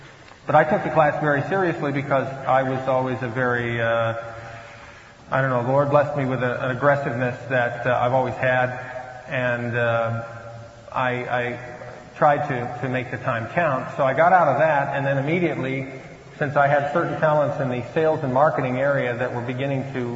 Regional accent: Phoenix, Arizona, United States; I'm from Phoenix, Arizona. Anybody from Phoenix? Okay. Oh, good. Paradise Valley High School, class of 1972.

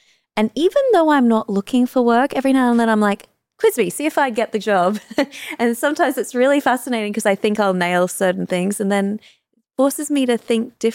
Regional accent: Brisbane, Queensland, Australia; also I'm from Brisbane.

